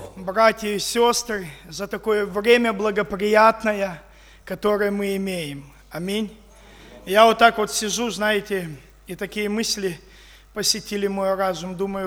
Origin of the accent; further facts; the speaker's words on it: Crimea, Ukraine; я из Крыма.